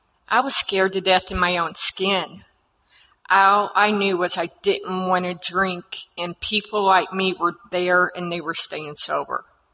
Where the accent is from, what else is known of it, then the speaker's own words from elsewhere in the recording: Franklin, Indiana, United States; I am an alcoholic. I am from Franklin, Indiana. That's a little south of Indianapolis, Indiana.